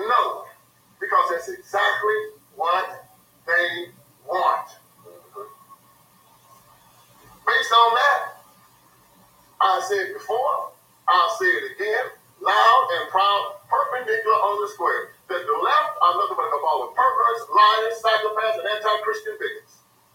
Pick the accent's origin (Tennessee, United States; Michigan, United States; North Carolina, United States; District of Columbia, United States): Tennessee, United States; Brownsville; The Grand Wizard of the Tennessee Klan lived in my hometown, Brownsville, Tennessee.